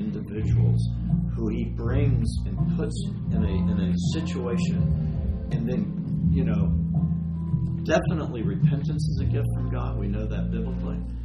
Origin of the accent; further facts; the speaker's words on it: Florida, United States; I mean, I grew up in Florida with dairy cows. That was rough.